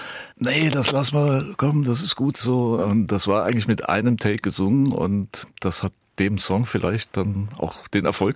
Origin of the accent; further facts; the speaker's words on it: Bad Camberg, Hesse, Germany; ich komme ja aus Bad Camberg